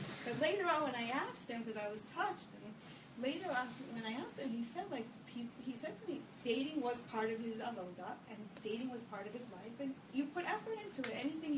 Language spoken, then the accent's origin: English; California, United States; I never went to camp here. I grew up in California. We didn't do that then.